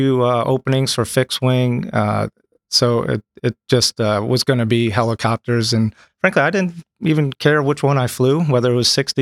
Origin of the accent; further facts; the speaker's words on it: Bronx, New York, United States; But from the Bronx originally, an Irish community there. So my mom is from Ireland.